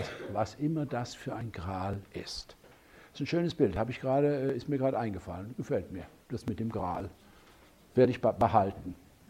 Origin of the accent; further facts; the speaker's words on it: West Germany, Germany; Jetzt erzähle ich euch als Westdeutscher eure einheimischen Mythen.